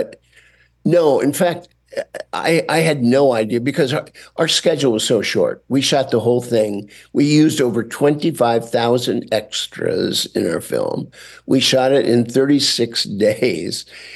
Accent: Indiana, United States; Growing up in Indiana, you know, that was where I lived. Those were the fields. Those were the woods. Those were the small towns and the people in the small towns.

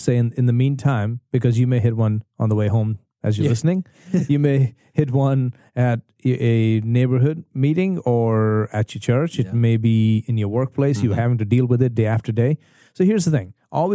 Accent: India; English is a second language; For one, I'm not from around here. I'm from India. I'm 30 years old.

